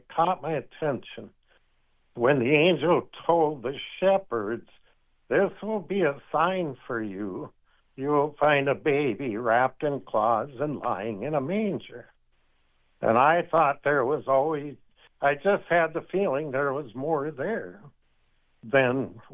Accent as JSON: {"language": "English", "region": "Nebraska", "country": "United States", "said": "one of those classmates was from my home state, Nebraska."}